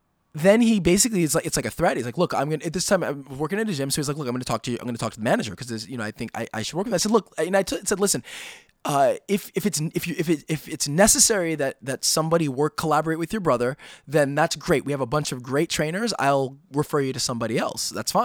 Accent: New York, United States; I'm from New York.

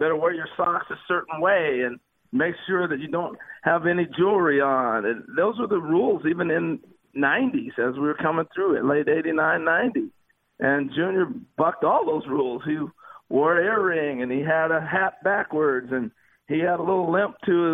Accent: New York, United States; And I grew up in New York. They saw me make errors. They saw me strike out.

